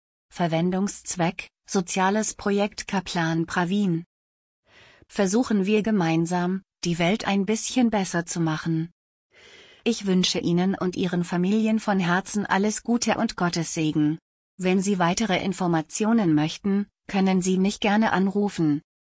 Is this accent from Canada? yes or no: no; Andhra Pradesh, India; Am 30. Juli 1982 wurde ich in Indien geboren und bin dort mit zwei Brüdern aufgewachsen.